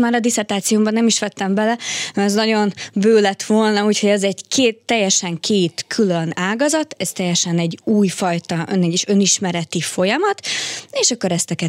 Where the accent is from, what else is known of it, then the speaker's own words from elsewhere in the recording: Ukraine; Tehát én Ukrajnából származom, még az ukrán és magyar népcsoport között is óriási nagy különbség van.